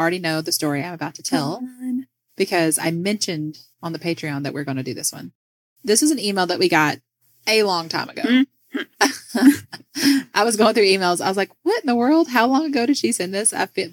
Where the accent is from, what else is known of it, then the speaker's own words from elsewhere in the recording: Norway; I'm from Norway.